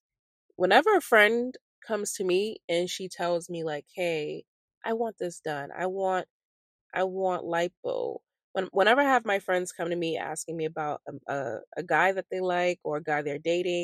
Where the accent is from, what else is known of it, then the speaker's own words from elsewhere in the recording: Boston, Massachusetts, United States; I'm not even a Celtics fan, even as a Bostonian, but I was like, all right, it's cute or whatever.